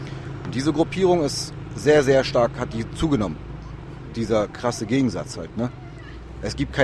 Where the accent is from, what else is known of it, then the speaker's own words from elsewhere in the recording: Germany; Das ist in Deutschland, da wo ich herkomme, nicht so.